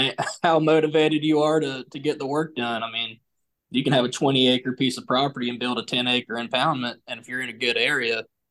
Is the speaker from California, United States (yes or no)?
no; South Carolina, United States; You know, I grew up in South Carolina in the upstate. It's not really a hot spot for ducks, but we have a farm right on the Broad River up in the mountains, right where North Carolina and South Carolina intersect.